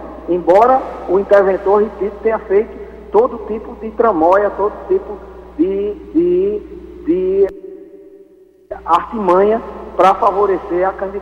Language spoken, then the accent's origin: Portuguese; Cajazeiras, Paraíba, Brazil; Ter o voto da minha terra, a terra que eu tanto luto gratuitamente pelo futebol dela. Todos sabem, eu não preciso fazer nenhuma apresentação, mas todos sabem da minha luta em defesa do futebol de Cajazeiras.